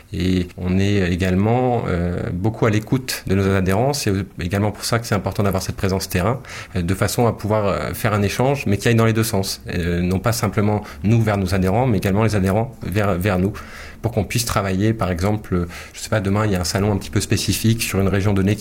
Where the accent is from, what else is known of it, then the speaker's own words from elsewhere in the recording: Brittany, France; je suis breton, et valoriser ma région fait partie des choses, je dirais, qui sont inscrites en moi depuis que je suis tout petit.